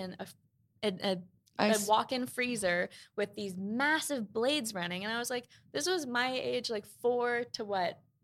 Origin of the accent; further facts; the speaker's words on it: Queens, New York, United States; Like we grew up in Queens. I was only allowed to stay in Queens.